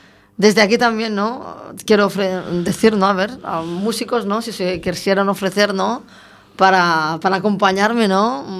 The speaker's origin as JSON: {"language": "Spanish", "town": "Barcelona", "region": "Catalonia", "country": "Spain", "lives_now": "Galicia, Spain", "said": "En Barcelona, claro, sí, es que yo soy de Barcelona."}